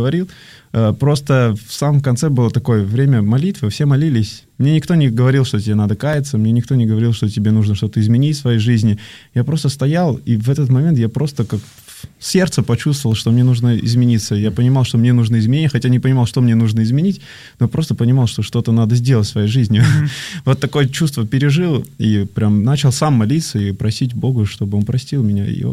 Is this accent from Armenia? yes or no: yes; Armenia; Я вырос в Армении.